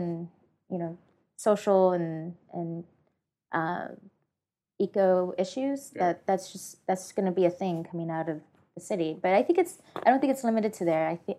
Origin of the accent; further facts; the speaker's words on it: Tennessee, United States; also born or lived in Memphis / Nashville; now in San Francisco, United States; I'm from Tennessee, and the idea of recycling is a thing people care about in Memphis and in Nashville. I lived in both Memphis and Nashville